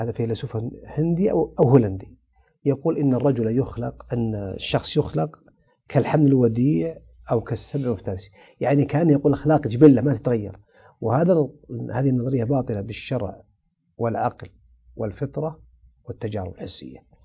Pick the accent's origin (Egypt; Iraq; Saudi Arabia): Saudi Arabia; يعني الأقاليم عندنا في الشمال لهم أقاليم لهم عادات، في الجنوب لهم عادات، في الشرق لهم عادات، في الحجاز عادات، في بلد خارج المملكة لهم عادات